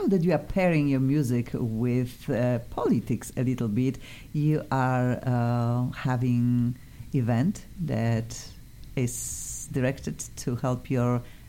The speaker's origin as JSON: {"language": "English", "country": "Poland", "second_language": "English", "said": "Yes, I am from Poland."}